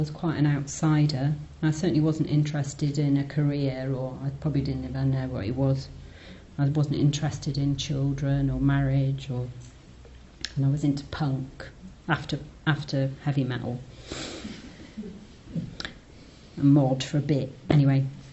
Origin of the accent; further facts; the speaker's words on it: Newcastle, North East England, United Kingdom; I'm from Newcastle, and me and my friends had gone to the Lake District for a weekend or something.